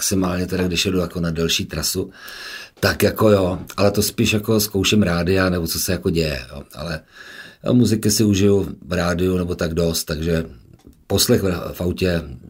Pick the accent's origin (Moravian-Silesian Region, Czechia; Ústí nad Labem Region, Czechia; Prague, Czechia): Prague, Czechia; now in Sázava, Czech Republic; Praha je plná náplav, tak já jsem se jako naopak jako Pražák odstěhoval na Humpolce, nebo přímo na Humpolce, ne, ale na Sázavu, kde je krásně